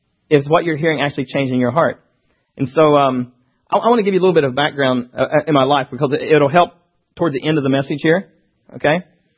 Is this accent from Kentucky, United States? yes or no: yes; Kentucky, United States; When I grew up there in Kentucky, my parents were not Christian at all.